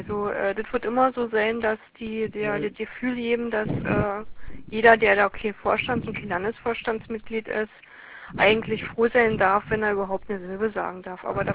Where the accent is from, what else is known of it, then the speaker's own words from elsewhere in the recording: Berlin, Germany; accent: Berlin; ich komme aus Berlin, wie man unverkennbar hört.